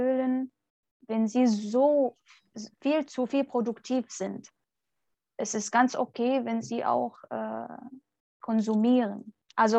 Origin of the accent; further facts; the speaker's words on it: Syria; German is a second language; now in Germany; Ich meinte, nee, ich bin Syrerin